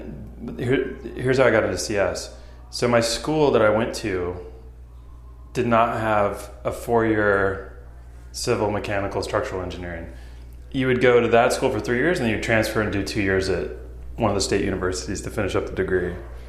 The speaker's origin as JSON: {"language": "English", "region": "Oregon", "country": "United States", "tie": "born or raised there", "said": "So either the local newspaper or I grew up in Oregon, so the Oregonian, which is like the Portland, kind of the state newspaper."}